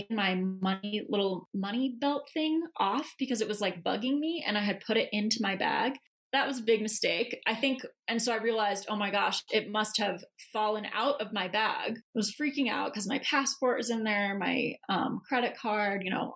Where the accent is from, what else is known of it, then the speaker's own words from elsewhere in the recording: California, United States; I'm from California, so, you know, there's that.